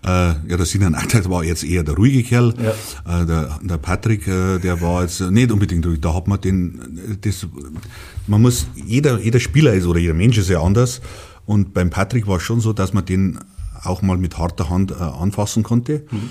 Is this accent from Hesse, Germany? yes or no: no; Rosenheim, Bavaria, Germany; ich bin ja echter gebürtiger Rosenheimer und habe alle Mannschaften eben durchlaufen im Nachwuchs.